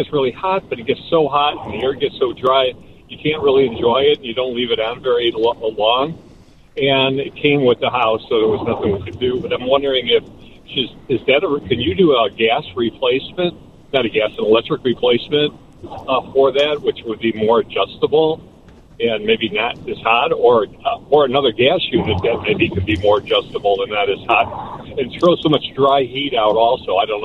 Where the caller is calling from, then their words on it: Hinsdale, Illinois, United States; Hey, right now I'm in the car, but we live in Hinsdale.